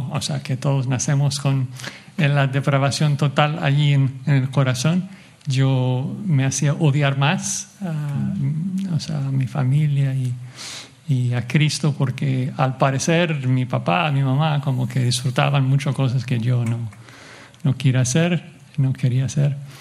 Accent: Hanford, California, United States; also born or lived in Los Angeles; Yo nací aquí en Los Ángeles, aunque fui criado en el centro de California, en un pueblo pequeño y feo que se llama Hanford, que se conoce por su delincuencia, y pues así era. Pero tuve el gran privilegio de nacer de padres cristianos.

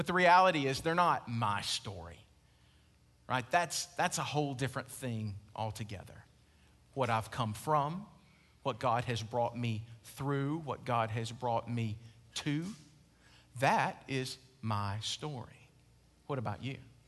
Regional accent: Alabama, United States; Y'all don't know I'm from Alabama, do you?

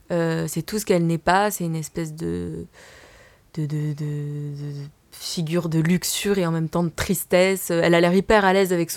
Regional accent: Marseille, Provence-Alpes-Côte d'Azur, France; Hein, j'ai grandi à Marseille, et quand on grandit à Marseille, on grandit forcément avec le rap

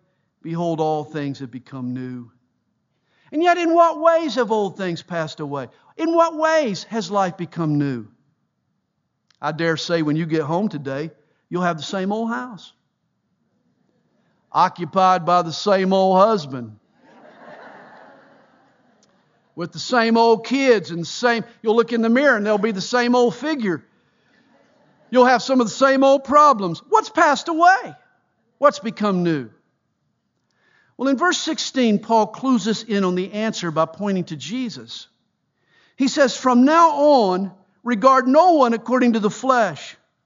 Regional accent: the South, United States; I don't blame it on being a Southerner. I blame it on being a sinner.

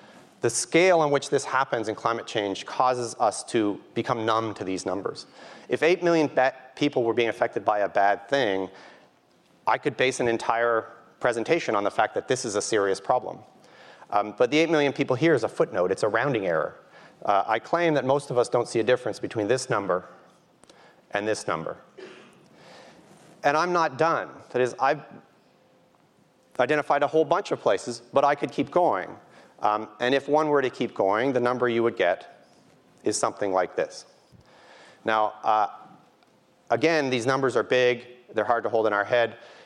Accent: Canada; So I grew up in Canada.

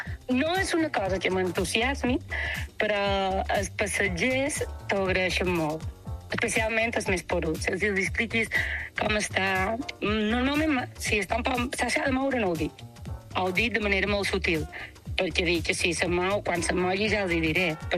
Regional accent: Manacor, Balearic Islands, Spain; accent: Mallorcan, Manacor; el meu mallorquí és molt tancat, es cava molt de manacà.

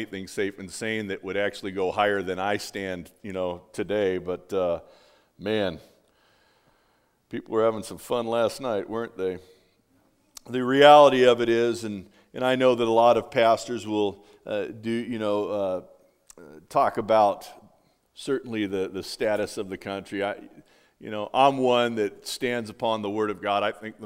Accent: California, United States; I'm from Southern California. Everything's safe and sane out there.

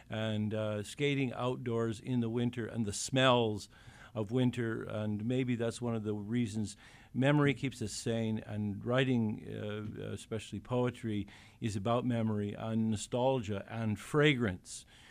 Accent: Canada; I'm a Canadian, so it was cold where I was.

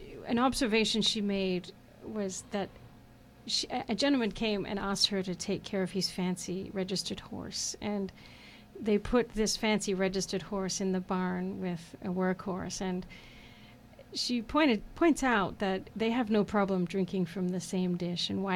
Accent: Sale, Victoria, Australia; born there; I was born in Sale. It's a little town 2 hours south of Melbourne on the East Coast.

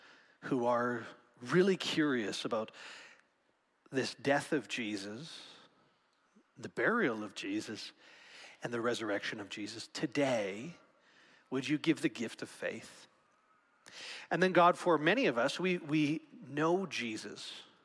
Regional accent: Regina, Saskatchewan, Canada; I grew up in Regina, Saskatchewan, and I learned to ski on the next closest thing we had to a mountain

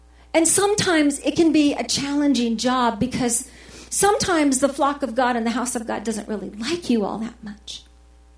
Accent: California, United States; I grew up in the Owens Valley, and I had horses and cows and livestock, and I was a farm girl.

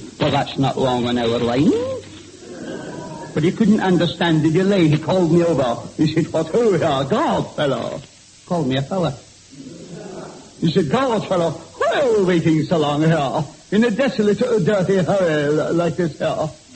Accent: England, United Kingdom; Of course, being an Englishman, I had to explain it was a bullock, you know.

